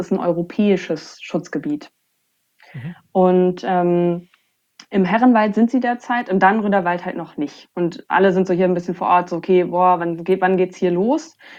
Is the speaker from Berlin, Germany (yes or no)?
no; Hamburg, Germany; Nee, ich bin voller Stadtkind. Also ich bin in Hamburg aufgewachsen.